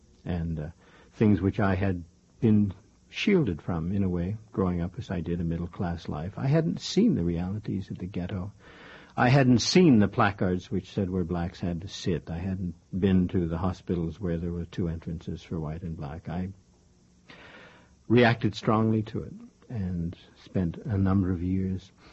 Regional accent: Sacramento, California, United States; also born or lived in Pittsburgh, Pennsylvania; Pittsburgh, Pennsylvania, until I was about 15, and then Sacramento, California.

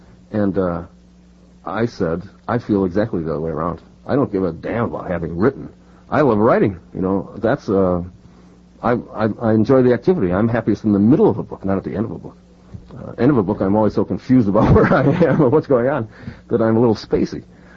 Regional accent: Milwaukee, Wisconsin, United States; I grew up in Milwaukee, Wisconsin, and I went to a boys' school there

